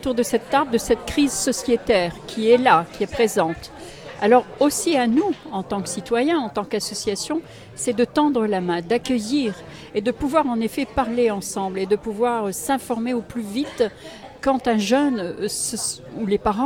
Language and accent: French; France; now in Belgium; chez nous, en France